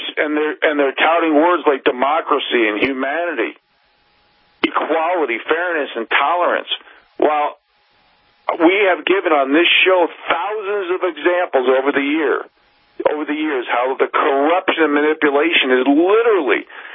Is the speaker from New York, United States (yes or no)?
yes; New York, United States; I'm calling them out because I'm from New York.